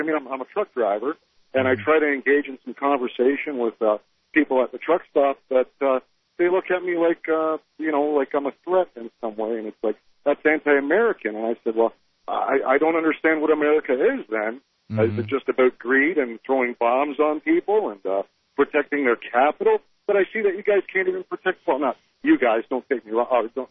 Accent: Canada; And I'm originally from Canada, and I can't believe the difference.

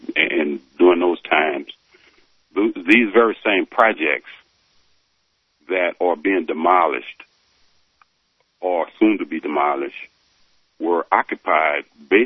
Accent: New Orleans, Louisiana, United States; I am 56 years old. Obviously, I'm a black man, born and raised in New Orleans.

